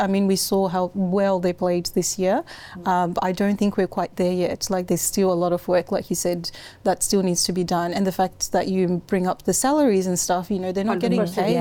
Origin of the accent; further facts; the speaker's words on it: Canberra, Australian Capital Territory, Australia; now in Melbourne, Australia; I grew up in Canberra and I was a diehard Rabbitohs fan, and then moving to Melbourne and living in Richmond when I first moved here, to then becoming a diehard Richmond fan.